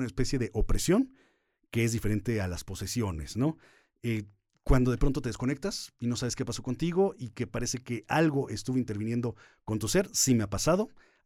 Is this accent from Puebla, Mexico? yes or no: yes; Puebla, Mexico; now in Guadalajara, Mexico; Bueno, en realidad soy de Puebla, pero llevo viviendo más de media vida en Guadalajara, entonces sí, ya soy más tapatío, creo yo.